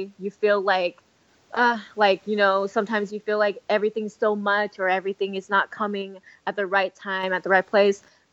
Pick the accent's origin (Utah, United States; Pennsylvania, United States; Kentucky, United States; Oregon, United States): Oregon, United States; I see other kids skateboard out in the cul-de-sac when I was growing up in Oregon.